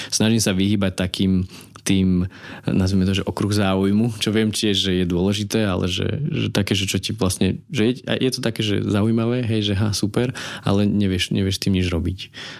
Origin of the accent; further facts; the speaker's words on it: Trenčín, Trenčín Region, Slovakia; ja som vlastne hral hokej a ja som z Trenčína